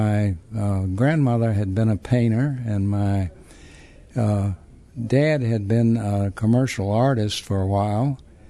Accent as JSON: {"language": "English", "town": "Charlottesville", "region": "Virginia", "country": "United States", "tie": "born or raised there", "said": "I grew up in the University section of Charlottesville, actually on Brandon Avenue, which runs south of South Chain Gate near the hospital."}